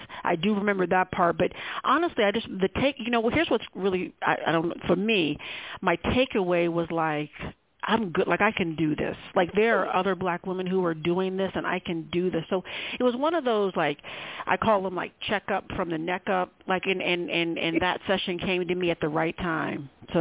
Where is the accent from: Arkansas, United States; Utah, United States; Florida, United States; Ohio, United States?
Ohio, United States; When I was being recruited, growing up in Ohio, I always wanted to go to Ohio State because they were the big university in the state of Ohio